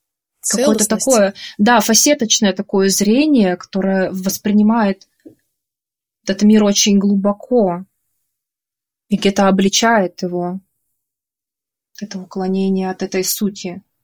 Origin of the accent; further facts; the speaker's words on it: Norilsk, Krasnoyarsk Krai, Russia; also born or lived in Yekaterinburg; now in Saint Petersburg, Russia; Я так вот путешествую. Сама я из Норильска.